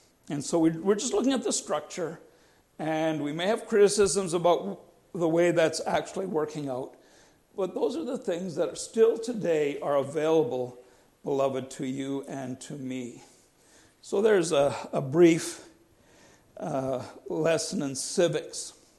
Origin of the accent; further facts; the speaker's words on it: Canada; That's a privilege of being a Canadian.